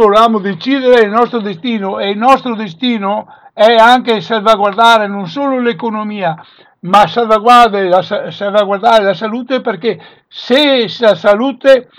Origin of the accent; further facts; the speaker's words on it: Veneto, Italy; abbiamo la forza, la capacità e l'organizzazione come veneti di fare questo salto di qualità